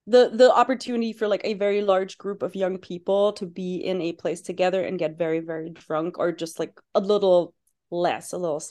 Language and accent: English; Germany; English is a second language; So first of all, I am German. Lots of people always like wonder where my accent is from. I hear like lots of weird stuff, Hawaii, Midwest. No, I'm German. Okay. Lost my accent at some point, but everyone always asks.